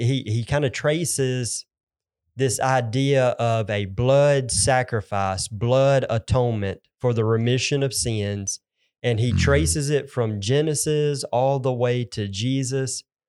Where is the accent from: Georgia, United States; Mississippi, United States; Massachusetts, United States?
Mississippi, United States; now in Monroe County, United States; I'm not from Monroe County, but I lived in Monroe County one time. I'm actually from Lee County.